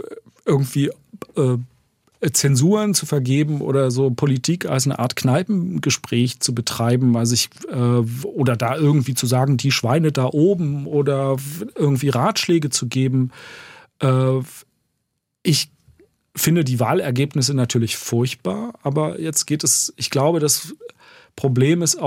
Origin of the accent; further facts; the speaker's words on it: East Germany, Germany; Ich lebe in Berlin und ich habe sehr früh, vor über 20 Jahren, ganz viele Bilder gemalt, die sich mit meiner Vergangenheit, meiner Kindheit in der DDR beschäftigt haben.